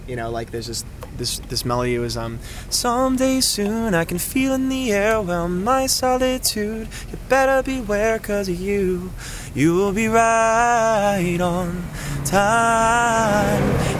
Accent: Florida, United States; We're all from the East Coast. I'm from Florida.

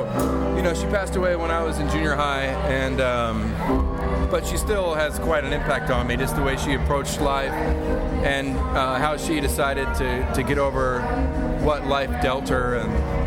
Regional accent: San Diego, California, United States; I'm not really from San Diego. I mean, I am, but I don't belong here.

